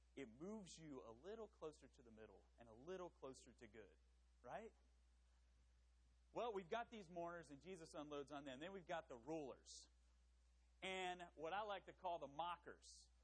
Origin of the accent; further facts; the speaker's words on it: North Carolina, United States; I'm from, you know, I grew up in North Carolina, so I'm from the South.